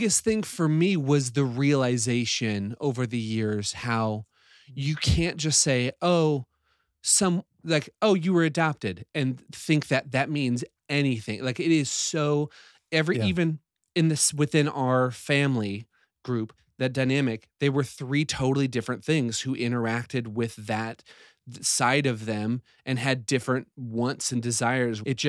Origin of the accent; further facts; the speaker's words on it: Midwest, United States; me growing up in the Midwest, the nomenclature of therapy, how much that has changed just in my lifetime.